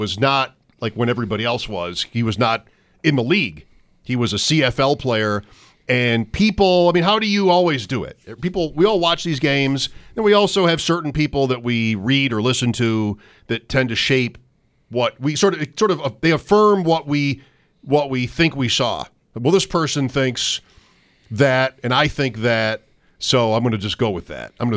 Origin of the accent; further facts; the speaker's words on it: Grand Island, New York, United States; And I'm from Grand Island.